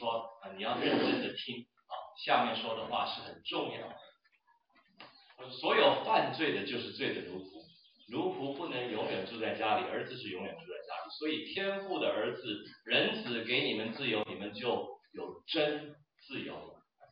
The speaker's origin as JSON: {"language": "Chinese", "country": "Taiwan", "tie": "born or raised there", "said": "然后我小时候在台湾发现很多时候很奇怪"}